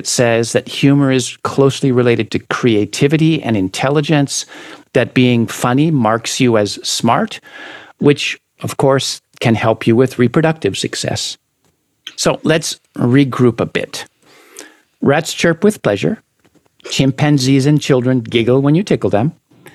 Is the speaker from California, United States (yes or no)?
yes; California, United States; even though she grew up in West Bengal in India, and I grew up in California.